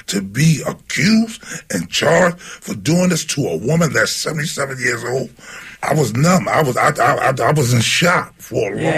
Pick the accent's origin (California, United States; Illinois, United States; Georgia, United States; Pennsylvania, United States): Pennsylvania, United States; Philadelphia; I'm from North Philadelphia. I'm from North Philadelphia, you know what I mean?